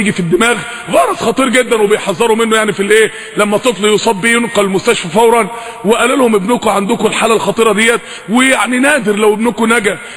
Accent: Mansoura, Dakahlia, Egypt; عندنا في المنصورة

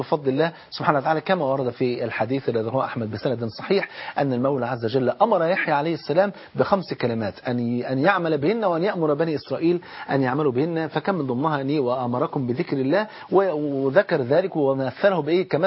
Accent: Egypt; احنا كمصريين

